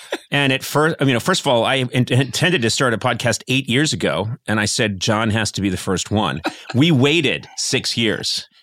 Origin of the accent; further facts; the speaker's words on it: Brookline, Massachusetts, United States; you're from Newton and I'm from Brookline and it's rival towns